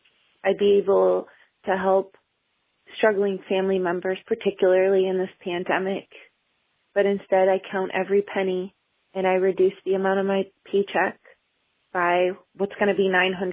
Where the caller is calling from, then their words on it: Cleveland, Ohio, United States; I'm calling from Cleveland, Ohio.